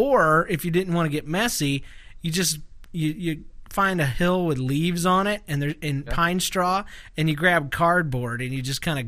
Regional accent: Florida, United States; I was raised in Florida. I have no reference for sledding at all.

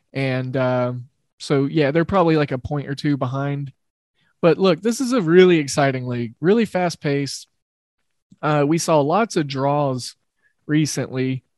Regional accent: Oklahoma, United States; Look, I grew up in Oklahoma, so give me a break, okay?

